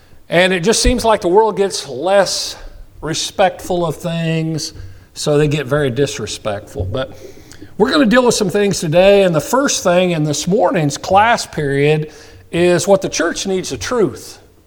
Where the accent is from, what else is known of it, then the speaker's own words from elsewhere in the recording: Kansas, United States; I never, growing up in South Central Kansas